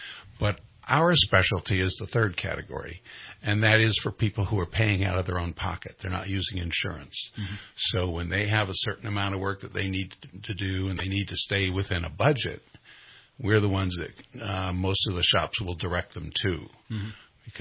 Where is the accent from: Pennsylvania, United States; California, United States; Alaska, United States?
California, United States; Los Angeles; now in Redding, United States; I grew up down in Los Angeles, but I've been up here in Redding for the last 10 years.